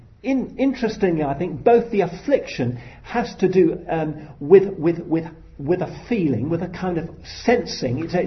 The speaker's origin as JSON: {"language": "English", "country": "United Kingdom", "said": "We're British, most of us. Thank God, not all of us, but most of us. And we are renowned for our stiff upper lip."}